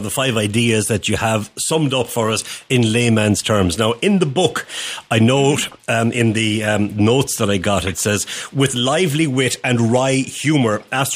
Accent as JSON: {"language": "English", "country": "Ireland", "said": "through this thick Spanish accent, you probably can't tell I'm from Ireland originally."}